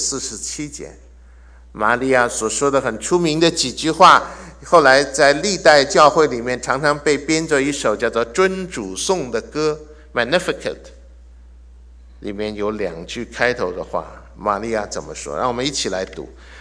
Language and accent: Chinese; China; 我们中国人是比较含蓄的。